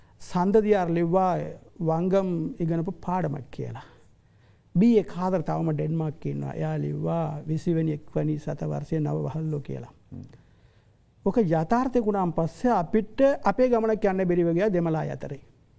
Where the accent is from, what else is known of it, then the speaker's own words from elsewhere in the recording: Araly, Northern Province, Sri Lanka; born there; අපි ඉපදුනේ වඩුව අරාලි සයිඩ් එකයි.